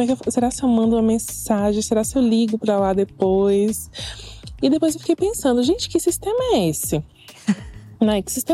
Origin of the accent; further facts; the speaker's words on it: Brasília, Federal District, Brazil; sou aqui de Brasília, né?